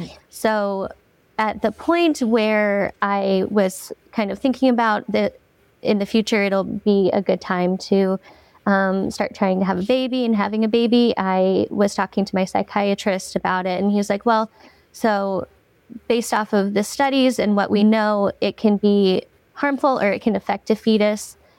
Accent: Omaha, Nebraska, United States; I am born and raised in Omaha, Nebraska.

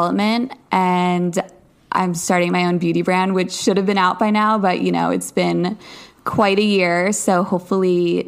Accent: New York, United States; now in New York City, United States; So I am 25. I grew up on Long Island, but I live in New York City now, and I have for the past 5 years on and off.

